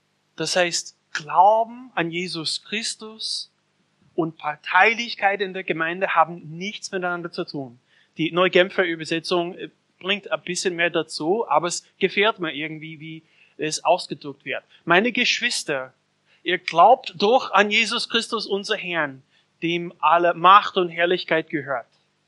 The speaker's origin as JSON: {"language": "German", "country": "Austria", "said": "dass es besonders schwer für uns als Österreicher ist."}